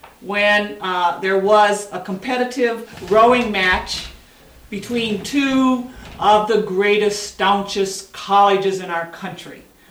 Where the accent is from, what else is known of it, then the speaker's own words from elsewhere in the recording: Chicago, Illinois, United States; and obviously I'm from the Chicago area.